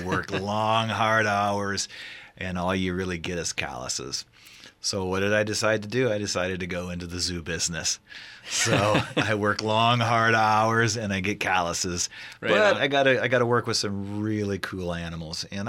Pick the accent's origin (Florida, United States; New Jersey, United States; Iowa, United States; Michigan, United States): Iowa, United States; now in Idaho, United States; I grew up in the other Iowa state where we grow corn, not potatoes. And I'm from Iowa, and I grew up on a farm.